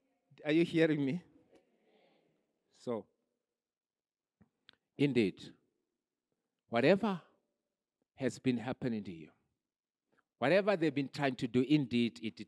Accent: Limpopo, South Africa; You know, I remember growing up, you know, I come from Limpopo.

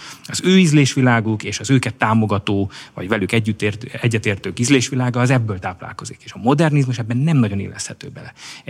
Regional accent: Hungary; ami között csak mi teszünk különbséget magyarként macedón és makedón között

